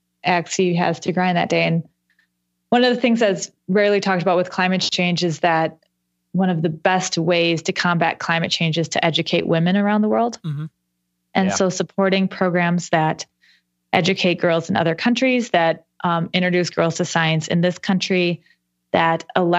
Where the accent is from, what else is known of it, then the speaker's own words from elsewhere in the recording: Minnesota, United States; Yes, but I feel as a Minnesotan, I feel extremely uncomfortable asking for it.